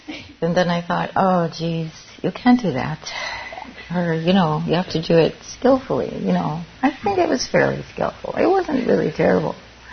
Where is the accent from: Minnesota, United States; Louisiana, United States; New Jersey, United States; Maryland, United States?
Minnesota, United States; hi, I'm from Minnesota, and I'm here for a retreat in the sesshin